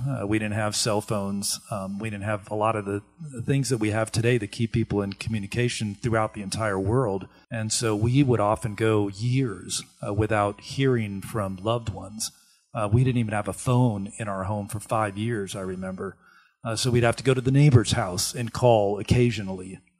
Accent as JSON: {"language": "English", "country": "Venezuela", "tie": "born or raised there", "said": "I was actually born and raised in Venezuela, South America, and that is why I do speak Spanish. I'm fluently bilingual. I wish I were trilingual."}